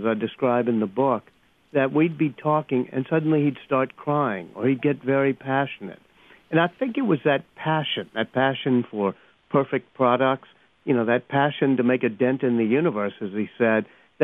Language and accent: English; New Orleans, Louisiana, United States; Well, I'm from New Orleans. I'm used to the rain.